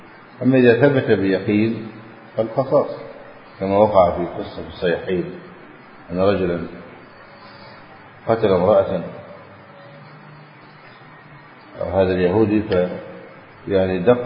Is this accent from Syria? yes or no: no; Egypt; حتى هذا الدستور الذي كتب في بلادنا مصر